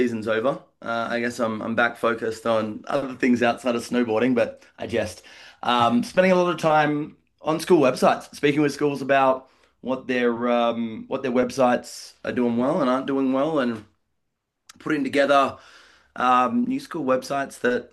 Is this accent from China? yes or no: no; Australia; now in Colorado, United States; So you might hear my accent. Originally from Australia, didn't see any snow until I was 40 years old.